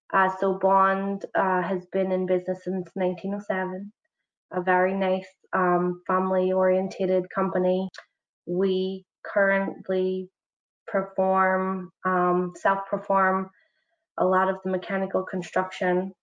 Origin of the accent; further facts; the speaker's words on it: Northern Ireland, United Kingdom; moved away as an adult; now in New York, United States; I am from Northern Ireland, which is very far from New York, too far over the last few years with COVID and no flight. I lived in Belfast. I attended Queen's University, Belfast.